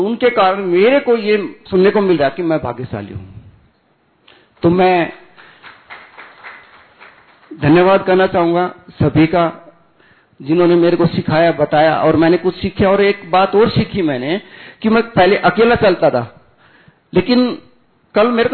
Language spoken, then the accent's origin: Hindi; Rohtak, Haryana, India; और मैं रोहतक हरियाणा से हूँ।